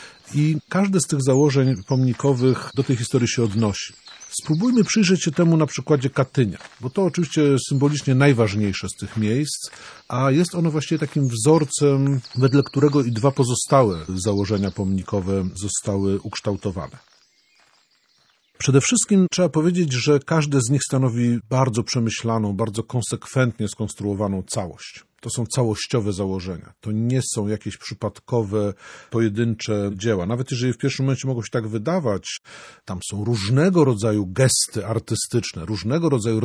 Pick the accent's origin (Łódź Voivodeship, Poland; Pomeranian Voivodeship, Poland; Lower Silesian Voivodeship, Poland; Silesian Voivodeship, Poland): Pomeranian Voivodeship, Poland; Gdańsk; co jako gdańszczanin z wielką dumą tutaj chciałbym podkreślić.